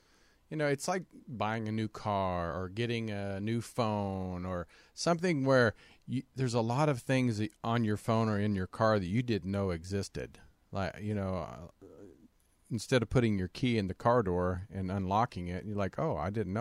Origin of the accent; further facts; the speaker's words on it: Kansas, United States; I always tell people when I was a kid, in my hometown in Kansas, that people we actually had a party line